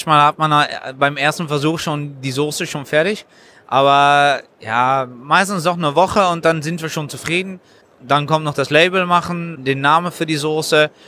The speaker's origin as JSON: {"language": "German", "town": "Cologne", "region": "North Rhine-Westphalia", "country": "Germany", "also_born_or_lived": "Netherlands", "said": "Also ich komme aus Köln, da bin ich geboren. Danach bin ich nach Holland umgezogen."}